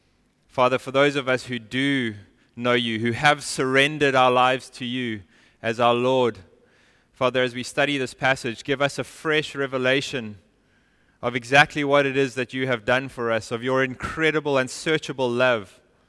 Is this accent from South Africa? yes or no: yes; South Africa; moved away as an adult; We're South African, so Thanksgiving is only something we've started celebrating since we've been here.